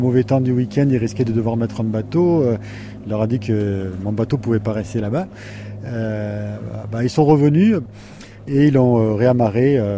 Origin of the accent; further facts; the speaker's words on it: Arles, Provence-Alpes-Côte d'Azur, France; Mais là, nous, on est des Arlésiens, on est des étrangers.